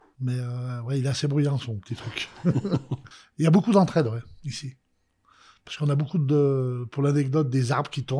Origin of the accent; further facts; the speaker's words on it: Feurs, Auvergne-Rhône-Alpes, France; born there; Ah, je suis né à Feur.